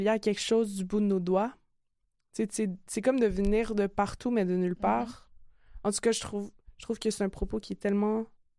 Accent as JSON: {"language": "French", "town": "Verdun", "region": "Quebec", "country": "Canada", "tie": "born or raised there", "said": "parce que j'ai grandi à Verdun, puis je reconnaissais les saules pleureurs avec le fleuve qui s'étendait"}